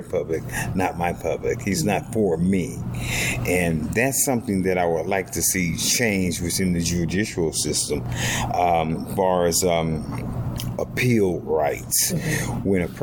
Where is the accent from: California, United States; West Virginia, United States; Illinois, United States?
California, United States; Los Angeles; I'm from Los Angeles, California.